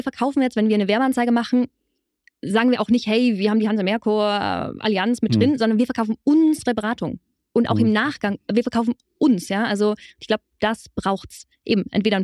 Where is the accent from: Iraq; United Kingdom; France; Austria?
Austria; Tyrol; now in Berlin, Germany; Ich komme aus Tirol, ich bin auf einem Biobauernhof in Bergen aufgewachsen. Wohnen jetzt in Berlin Dachgeschoss